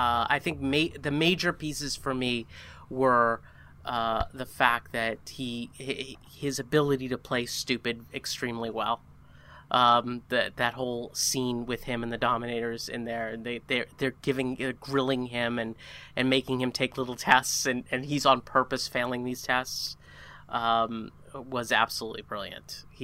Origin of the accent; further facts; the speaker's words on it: United States; as an American, I can tell you.